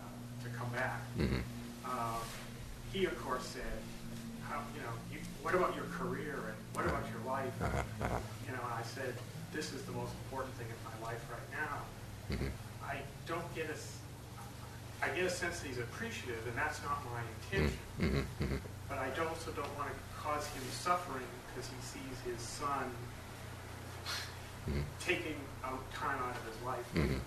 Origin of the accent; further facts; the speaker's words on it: Boston, Massachusetts, United States; I'm originally from Boston, but currently I live in the West Coast